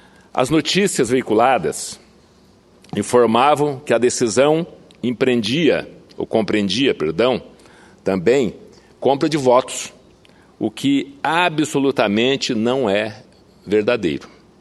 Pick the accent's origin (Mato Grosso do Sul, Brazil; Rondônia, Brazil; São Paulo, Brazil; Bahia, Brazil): Rondônia, Brazil; o que ocorreu ontem lá no meu estado de Rondônia.